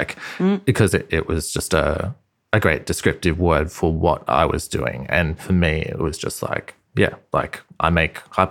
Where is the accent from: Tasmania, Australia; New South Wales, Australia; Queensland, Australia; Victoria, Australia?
New South Wales, Australia; Sydney; I'm a producer from Sydney